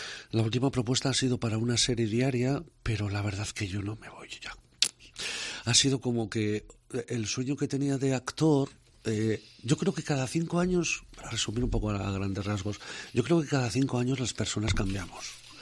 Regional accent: Cantabria, Spain; encima mi hogar, en mi tierra, en Cantabria.

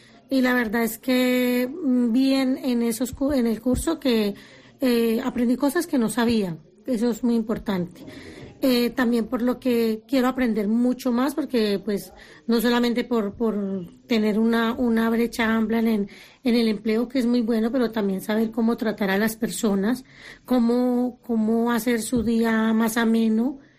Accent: Colombia; now in Spain; Dejando a mi familia en Colombia, toda mi familia. Bueno, me tocó salir de Colombia por amenazas de muerte.

